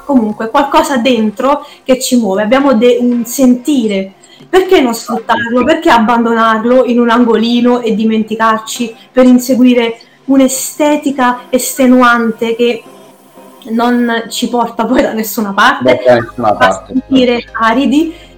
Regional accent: Naples, Campania, Italy; io andai con mio padre in una zona che si trova nei pressi del conservatorio, io sono di Napoli

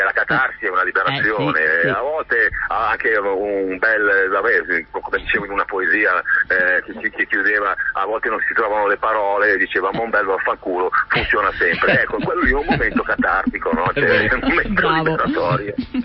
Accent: Lombardy, Italy; il parroco del mio paese, io vivevo in questo paese alle porte di Milano, che veniva a farci l'ora di religione

